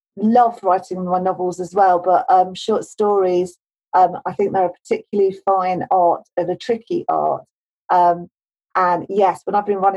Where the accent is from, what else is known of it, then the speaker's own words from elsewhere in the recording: London, United Kingdom; now in Nottingham, United Kingdom; I live in Nottingham. I grew up in South London.